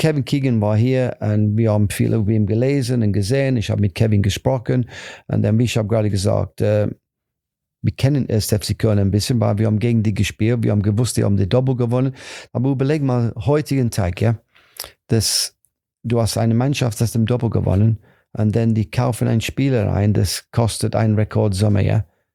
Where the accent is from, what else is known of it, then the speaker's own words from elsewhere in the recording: Nottingham, East Midlands, United Kingdom; German is a second language; Ich habe gesagt, und ich komme aus Nottingham eigentlich, ja.